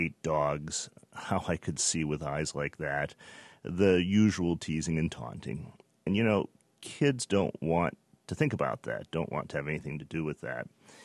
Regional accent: Detroit, Michigan, United States; not just in Detroit, the Motor City where this occurred, my hometown, but across the nation.

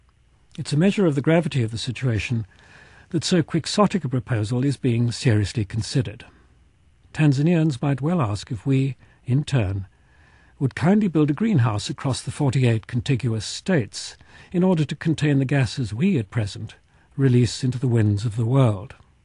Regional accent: Kenya; When I was a child growing up in Kenya, or Kenya as it's now pronounced, the icy eminence of Mount Kilimanjaro across the border in Tanzania was a constant on my horizon.

